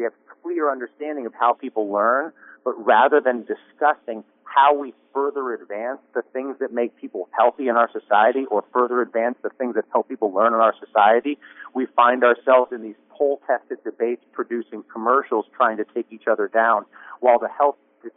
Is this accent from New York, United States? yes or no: yes; Saranac Lake, New York, United States; born or raised there